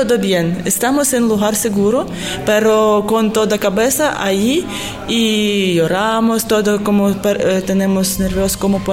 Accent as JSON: {"language": "Spanish", "country": "Ukraine", "lives_now": "Seville, Spain", "said": "soy ucraniana, estoy en Sevilla 2 años"}